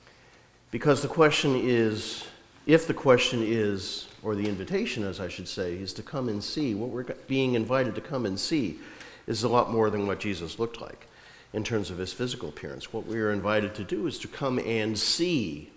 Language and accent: English; Meriden, Connecticut, United States; You could probably think of places in Connecticut you might say that about, including my hometown. Can anything good come out of Meriden?